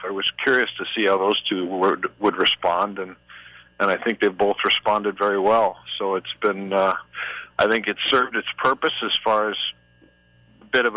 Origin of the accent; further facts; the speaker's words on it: United States; Well, obviously, I as an American, I'm sort of pleased to see that result.